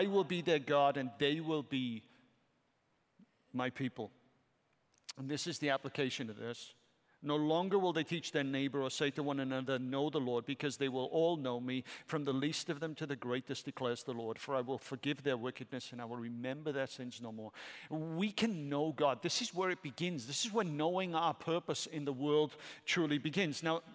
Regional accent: Wales, United Kingdom; I'm Welsh, and Welsh people are said to be hardwired with passion and intensity.

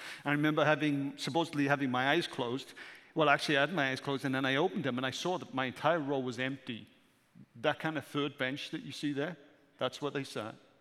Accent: United Kingdom; All right, I'm British. I don't say Z, I say Z, okay?

